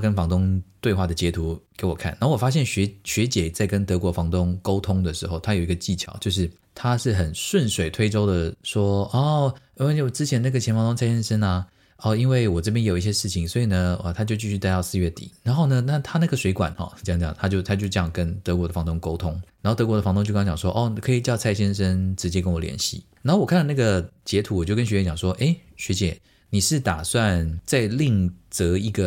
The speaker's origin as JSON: {"language": "Chinese", "country": "Taiwan", "said": "我说我是从台湾来的，"}